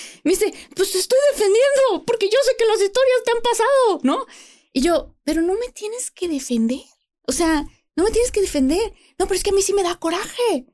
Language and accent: Spanish; Mexico; now in United States; yo vivo en Estados Unidos, pero también soy de México